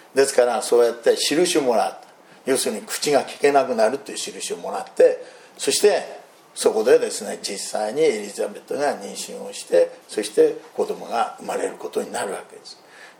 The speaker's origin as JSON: {"language": "Japanese", "region": "Ishikawa", "country": "Japan", "tie": "born there", "said": "私の紹介の中に石川県生まれで受選教会は草深教会と書いてありますが"}